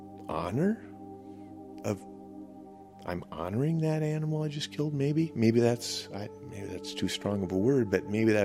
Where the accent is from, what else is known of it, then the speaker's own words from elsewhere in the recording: Michigan, United States; moved away as an adult; I grew up in Michigan, rural Michigan, and like a lot of people, I came here as a young person and stayed.